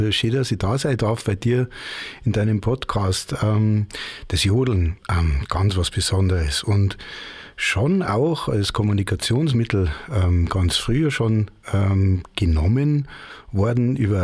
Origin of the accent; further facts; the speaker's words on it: Bavaria, Germany; was halt so traditionell bei uns in Bayern ist. Und ich bin dann mit 7 Jahren, habe ich den Königsjodler schon sehr gut gekonnt